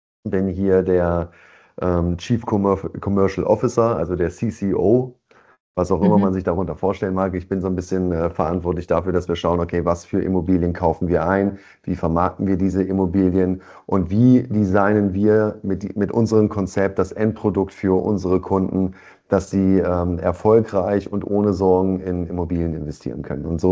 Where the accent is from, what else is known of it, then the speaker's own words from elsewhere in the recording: Leipzig, Saxony, Germany; also born or lived in Magdeburg; now in Hamburg, Germany; sitze hier in dem wunderschönen Hamburg. Es ist meine Wahlheimat. Normalerweise oder gebürtig komme ich aus der Nähe von Magdeburg, bin in Leipzig aufgewachsen und jetzt schon seit knapp 14 Jahren im wunderschönen Hamburg.